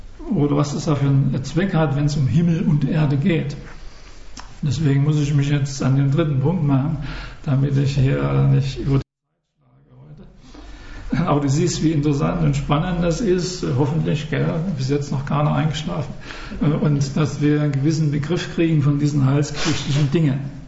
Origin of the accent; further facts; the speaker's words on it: Saxony, Germany; In meiner Heimat, ich komme aus Sachsen